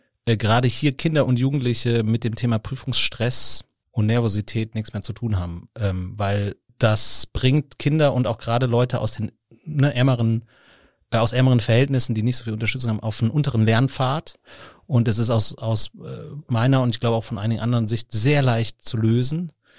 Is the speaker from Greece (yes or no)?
no; Darmstadt, Hesse, Germany; also born or lived in France; now in Cologne, Germany; Ich komme aus Darmstadt, aus der südlichste Ecke Hessens. Und ich war dann in Frankreich zum Studieren und bin dann nach Köln gekommen.